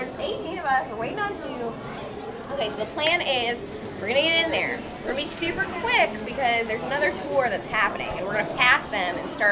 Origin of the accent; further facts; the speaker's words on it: Washington, District of Columbia, United States; now in Florida, United States; I'm from Washington, D.C. … I came down to Florida in 2009.